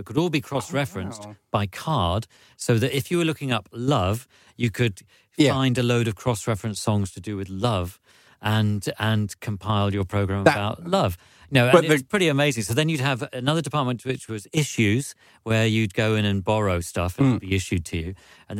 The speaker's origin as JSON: {"language": "English", "region": "London", "country": "United Kingdom", "also_born_or_lived": "Norwich"}